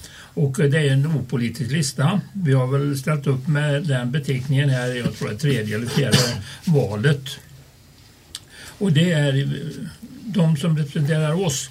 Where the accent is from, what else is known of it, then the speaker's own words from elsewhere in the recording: Gudhem, Västra Götaland County, Sweden; och jag kommer från Gudhem. Jag har varit aktiv i kyrkan sen vi flyttade hem då, från att ha studerat ut på andra ställen i mitten på 80-talet.